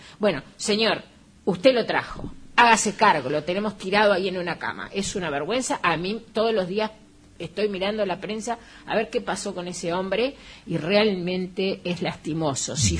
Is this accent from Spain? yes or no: no; United States; no soy yo, soy norteamericana